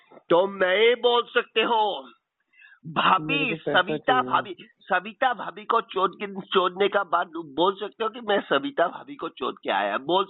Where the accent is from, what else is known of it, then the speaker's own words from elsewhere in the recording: Guwahati, Assam, India; Guwahati.